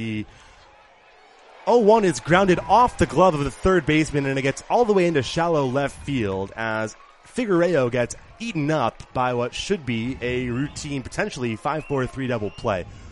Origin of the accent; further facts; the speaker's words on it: Boston, Massachusetts, United States; some of the natives of the South, of which I am not. I'm from Boston